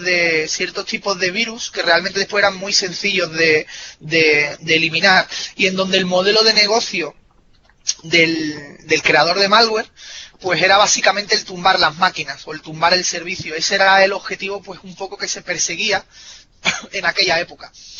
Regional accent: Seville, Andalusia, Spain; Porque yo soy de Triana, yo soy de Sevilla.

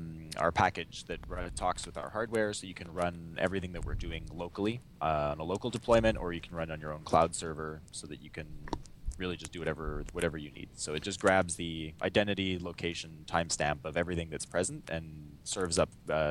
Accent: Montreal, Quebec, Canada; also born or lived in Bay Area; No, I'm originally from Montreal. I was working in the Bay Area, actually, before I started Really Active. And the reason I came back to Montreal

